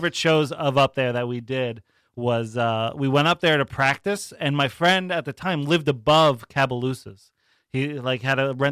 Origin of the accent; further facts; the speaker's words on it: Carmel, New York, United States; I'm from Carmel, which is like just a little south of Poughkeepsie.